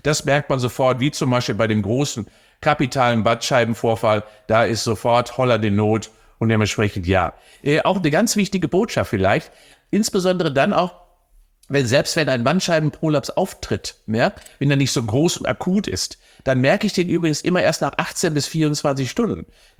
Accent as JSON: {"language": "German", "town": "Cologne", "region": "North Rhine-Westphalia", "country": "Germany"}